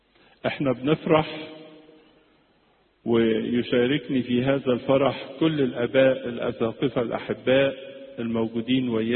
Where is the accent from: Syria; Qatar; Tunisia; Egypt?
Egypt